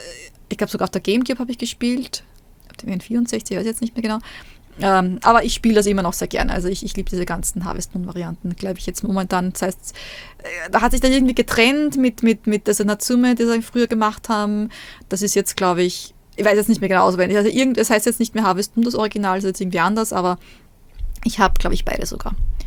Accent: Fukui, Japan; Und ein sehr bekanntes Gericht bei uns in Fukui ist Oroshi Soba.

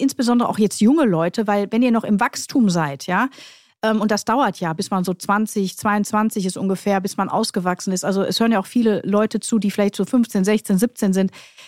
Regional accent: Duisburg, North Rhine-Westphalia, Germany; ich bin ja Duisburgerin, ich bin ein Ruhrpottkind.

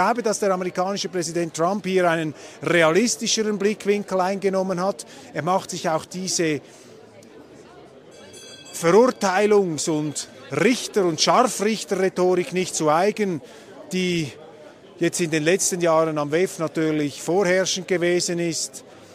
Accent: Switzerland; Für mich ausschlaggebend als Schweizer ist die Nobelpreisrede

